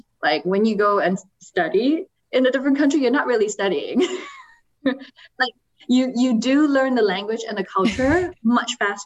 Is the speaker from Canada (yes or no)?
yes; Canada; also born or lived in Taiwan / South Africa; Before that, I was in Canada. So I grew up in Canada, but I was born in Taiwan.